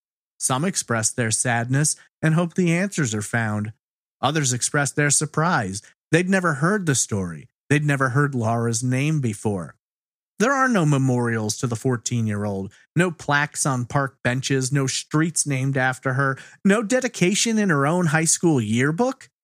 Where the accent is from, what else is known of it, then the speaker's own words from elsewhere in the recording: Long Island, New York, United States; As someone who was born and raised on Long Island